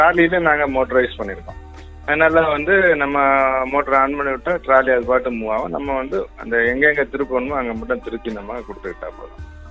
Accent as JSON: {"language": "Tamil", "town": "Nagercoil", "region": "Tamil Nadu", "country": "India", "tie": "born or raised there", "said": "என்னோட சொந்த ஊர் வந்து நாகர்கோயில், கன்னியாகுமரி மாவட்டம்."}